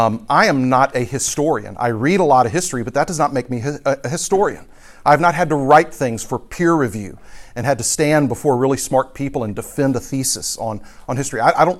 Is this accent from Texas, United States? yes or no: yes; Texas, United States; if you're from Texas like I am, and you enjoy all the blessings of being a Texan that not many other people understand